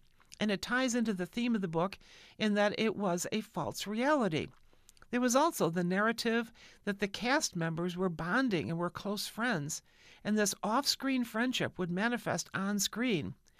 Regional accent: Miami, Florida, United States; I did 100, 150 commercials growing up in Miami.

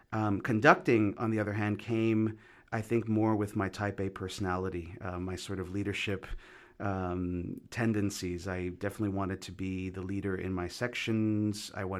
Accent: New York City, New York, United States; I grew up in New York City. I am only child from a single mom. My mother is Ecuadorian. She was born in Ecuador.

